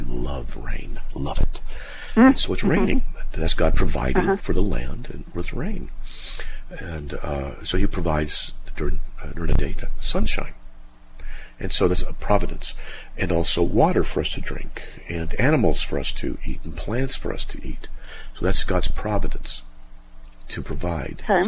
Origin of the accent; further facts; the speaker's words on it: Utah, United States; I'm from Utah. That's a different country right there.